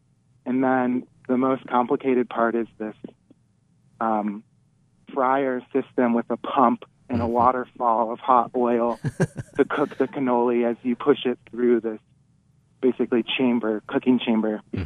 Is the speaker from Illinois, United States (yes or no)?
yes; Chicago, Illinois, United States; growing up in Chicago area, I have fond memories of visiting Italian bakeries with my family.